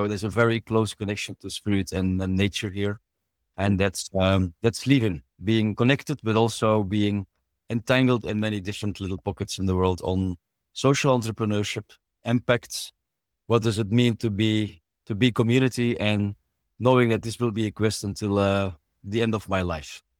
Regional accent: Belgium; now in Canada; I'm originally from Belgium. So … is a Belgian little Asterix and Obelix guy that only moved over to Canada now about 8 years ago.

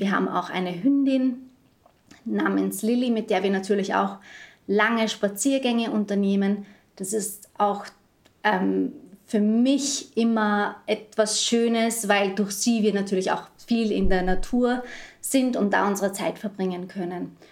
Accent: Vienna, Austria; now in Vösendorf, Austria; Das ist in Vösendorf, nahe bei Wien. Also man kann eigentlich sagen, es ist so gut wie Wien. Ich bin auch in Wien aufgewachsen. Ja, wir haben hier ein kleines Reihenhaus, in dem wir uns sehr wohl fühlen.

